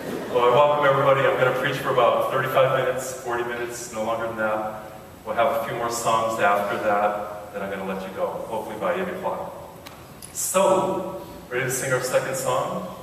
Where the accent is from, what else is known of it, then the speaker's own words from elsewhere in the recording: Massachusetts, United States; Now, I come from Massachusetts. I know what your winters are like.